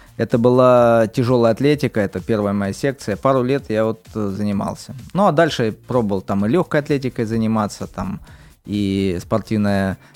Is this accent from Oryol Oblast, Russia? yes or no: yes; Oryol, Oryol Oblast, Russia; озвучивают город Орел, мой родной город